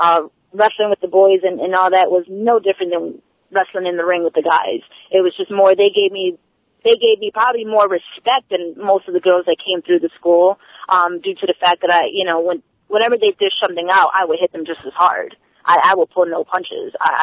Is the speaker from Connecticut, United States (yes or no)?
yes; Waterbury, Connecticut, United States; Jason Knight, first of all, was in my hometown of Waterbury, Connecticut. His school was literally 10 minutes down from where I lived.